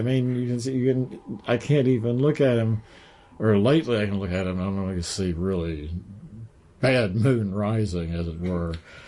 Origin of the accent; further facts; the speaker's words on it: New York, United States; I'm from New York. Listen, I know this type. He's a con artist.